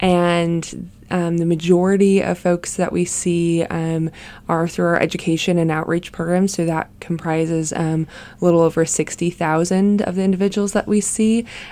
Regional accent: Wisconsin, United States; now in Kansas City, United States; So I was born and raised in Wisconsin and found my way to Kansas City about 18 years ago.

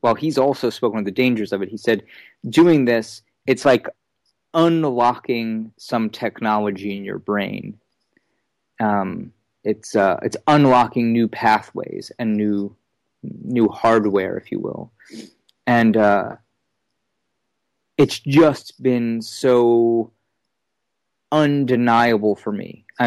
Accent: New York, United States; because I'm a New Yorker that's never had any money.

